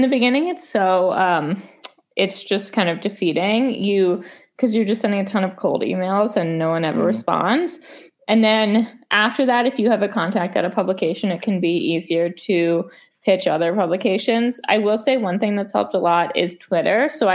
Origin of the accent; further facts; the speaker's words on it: New York, United States; also born or lived in California; Yes, I'm from New York, and I lived in California for probably like 6 of the last 12 years